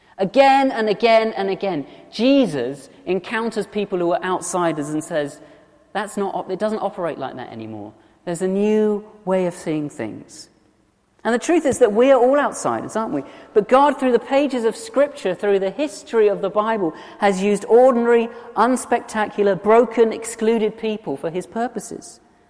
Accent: South West England, United Kingdom; I grew up in Cornwall.

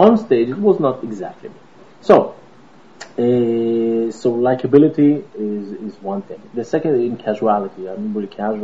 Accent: Israel; now in United States; You see, I'm here in the United States. I came all the way from Israel.

